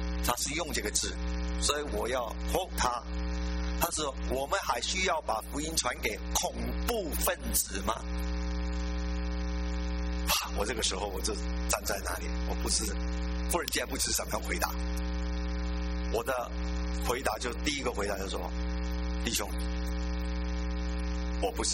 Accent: Hong Kong; moved away; 所以我就跟着总部搬到香港去啊。对我来讲也是一个好事，因为我是归家了吧，因为香港是我的家乡。 但是到了香港的时候，我发现已经离开了30多年

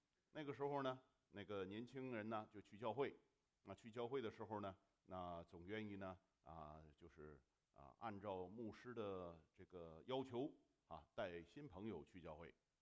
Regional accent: China; 我们都是中国人哈，都懂点

